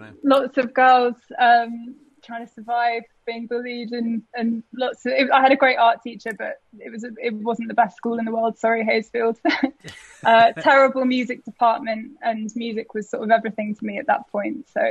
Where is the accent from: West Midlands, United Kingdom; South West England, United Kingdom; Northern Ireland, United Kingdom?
South West England, United Kingdom; Trowbridge; born there; I was born in Trowbridge, sunny Trowbridge.